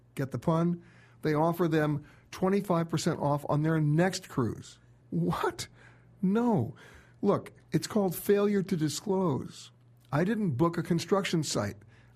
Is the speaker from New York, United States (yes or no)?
yes; New York, United States; because I'm an East Coaster. I'm a New Yorker.